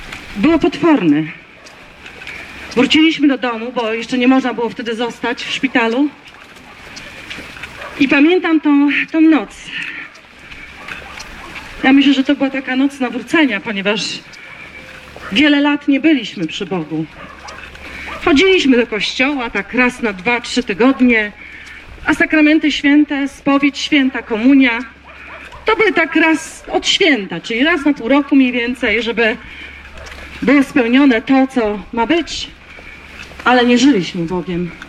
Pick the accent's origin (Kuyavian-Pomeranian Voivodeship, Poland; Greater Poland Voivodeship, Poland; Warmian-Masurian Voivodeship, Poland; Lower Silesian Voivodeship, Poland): Kuyavian-Pomeranian Voivodeship, Poland; Bydgoszcz; Jestem z Bydgoszczy, mamy dwoje dzieci.